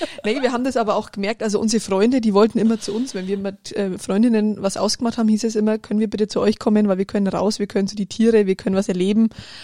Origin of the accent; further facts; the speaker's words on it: Hauenreuth, Bavaria, Germany; Wir sind ja in Hauenreuth groß geworden, ein ganz kleines, schnuckliges Dorf.